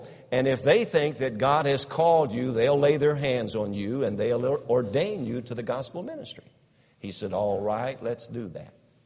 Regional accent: Kentucky, United States; I'm from Kentucky. And up in the mountains of Kentucky, I was in central Kentucky. East of me is the mountains of Kentucky.

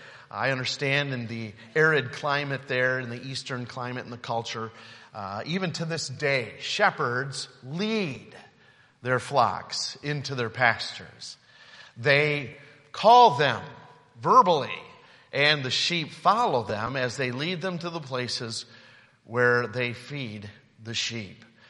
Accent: Alto, Michigan, United States; And I come from a small town called Alto, not far from Caledonia. Anybody heard of Alto?

